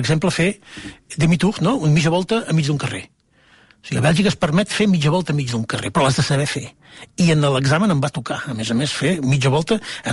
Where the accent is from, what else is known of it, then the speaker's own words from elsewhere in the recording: Girona, Catalonia, Spain; si li dic que sóc de Girona.